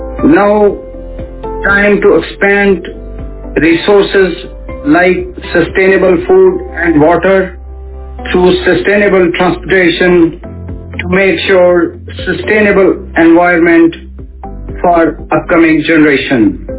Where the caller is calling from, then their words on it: Faisalabad, Punjab, Pakistan; from Faisalabad, Pakistan.